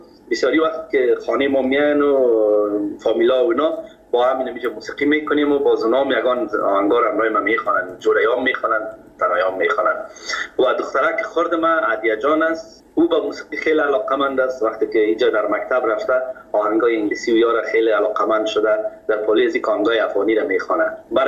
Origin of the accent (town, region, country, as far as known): Kabul, Afghanistan